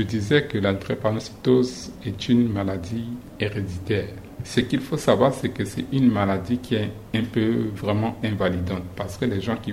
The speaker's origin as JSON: {"language": "French", "country": "Central African Republic"}